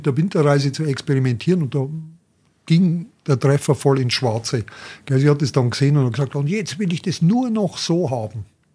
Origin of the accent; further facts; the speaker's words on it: Bavaria, Germany; Ja, also ich war ja schon immer ein Fan meiner Heimat und der Volker liebt es jetzt inzwischen auch und hat auch diese ganz versteckten Orte auch gesehen, zum Beispiel diesen Altmugler Wasserfall in der Nähe von Neualpenreuth.